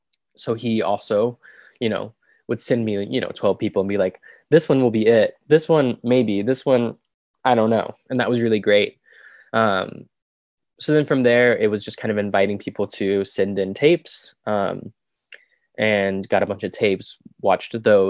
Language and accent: English; Fayetteville, United States; I am born and raised in Fayetteville. I did a lot of theater in Fayetteville, saw a lot of theater in Fayetteville.